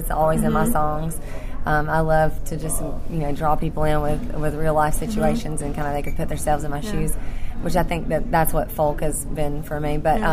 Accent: Georgia, United States; now in Nashville, United States; I grew up in Georgia in the backwoods, so there's a little bit of redneck comes out in me.

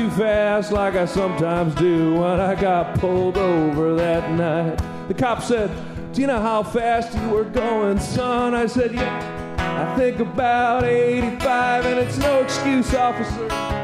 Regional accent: New York, United States; because I'm originally from New York, I swore at him and hung up. Now, obviously, I'm from Western New York, which is true.

